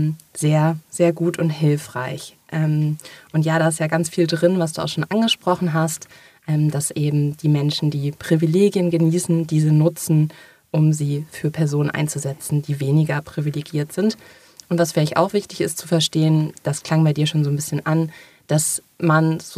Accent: North Rhine-Westphalia, Germany; ich komme ursprünglich aus NRW

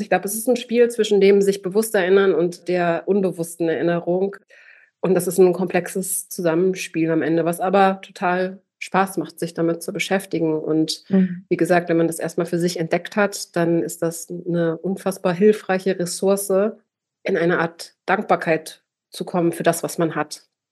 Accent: Bielefeld, North Rhine-Westphalia, Germany; es ist sowas sehr Ostwestfälisches. Ich komme ursprünglich aus Bielefeld.

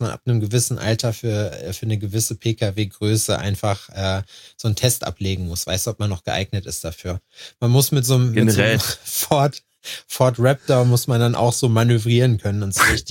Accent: East Germany, Germany; Ich bin Deutscher. Ostdeutscher Hillbilly.

